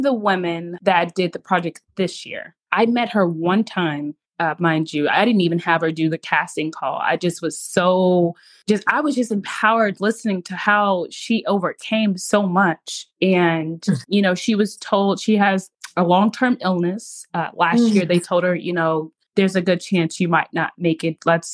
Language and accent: English; Kansas, United States; You know, we're from Kansas. We used to things being very slow.